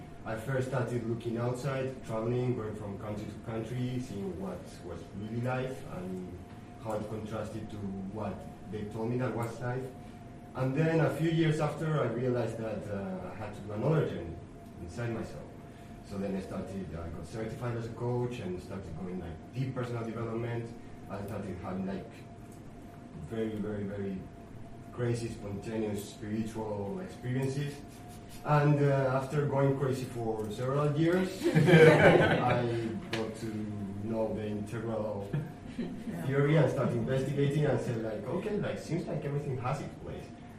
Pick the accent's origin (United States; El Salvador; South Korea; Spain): Spain; now in Tigre, Argentina; I'm from Spain also